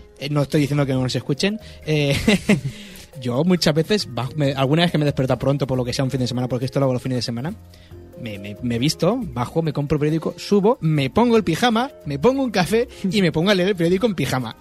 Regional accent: Spain

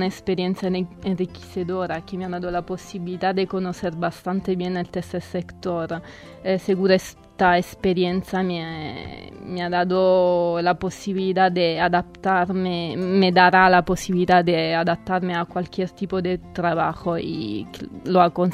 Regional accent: Salerno, Campania, Italy; Spanish is a second language; Soy de Salerno.

